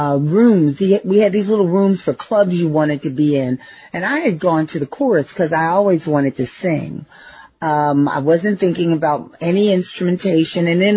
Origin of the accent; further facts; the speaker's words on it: Philadelphia, Pennsylvania, United States; growing up in North Philadelphia, going to a huge all-girls high, Catholic girls high school, being African-American and playing first violin